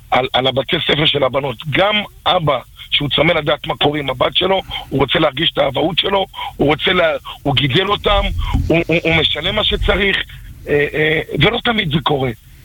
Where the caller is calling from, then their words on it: Central District, Israel; אני מאזור המרכז.